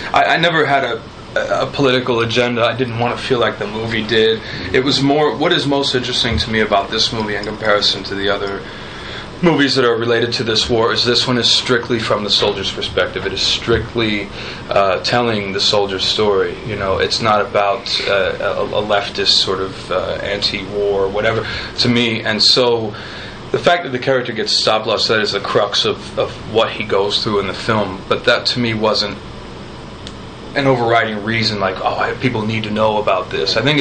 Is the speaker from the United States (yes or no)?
yes; Northeast, United States; I had further to go because I'm East Coast, Northeast Coast